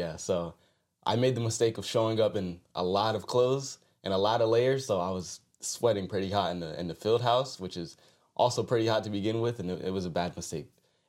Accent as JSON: {"language": "English", "town": "New Haven", "region": "Connecticut", "country": "United States", "tie": "born or raised there", "said": "From New Haven, Connecticut, you know, right here, right down the street, actually. And, yeah, I've been here my whole life."}